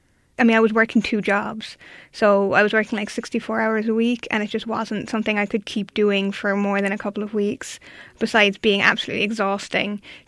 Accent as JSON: {"language": "English", "country": "Ireland", "moved": "yes", "lives_now": "Oakland, United States", "said": "I'm living in Oakland, and I'm from Ireland. I came over, well, I left home in September, but I've been living in the Bay Area since January."}